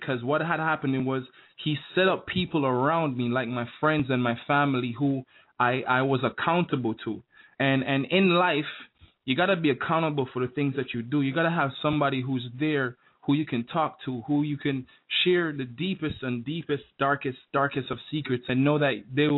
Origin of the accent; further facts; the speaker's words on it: Jamaica; I am from Jamaica. I know it doesn't sound like it